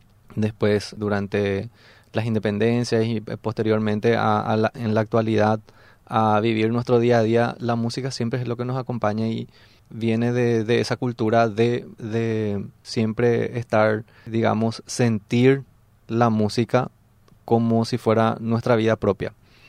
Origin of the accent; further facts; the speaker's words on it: Paraguay; el guaraní o en todo caso el yopará, que es la mezcla del español con el guaraní, es lo que nos conecta a nosotros como paraguayos